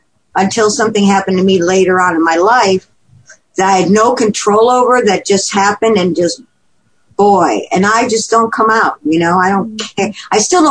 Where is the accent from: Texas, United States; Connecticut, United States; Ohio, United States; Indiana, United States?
Indiana, United States; Well, I'm from Indiana, and that's kind of like the attitude we have.